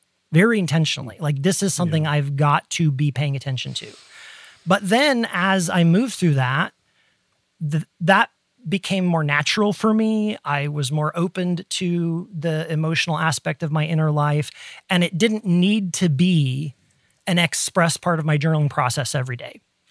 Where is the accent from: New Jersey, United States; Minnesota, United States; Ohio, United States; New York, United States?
Ohio, United States; growing up in Ohio in the Midwest and the door frame in our kitchen that opened to the stairs going to the basement